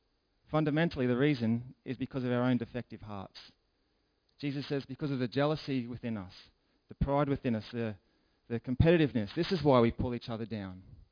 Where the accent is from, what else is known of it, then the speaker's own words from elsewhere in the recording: Australia; this as simply being the Aussie way. That's just how we do things in Australia. That's just how we interact.